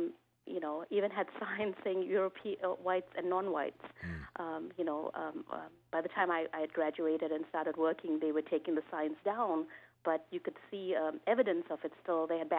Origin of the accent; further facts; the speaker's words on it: South Africa; moved away as an adult; I was born in South Africa, so I left when I was 26. I spent, you know, most of my, you know, my youth in South Africa.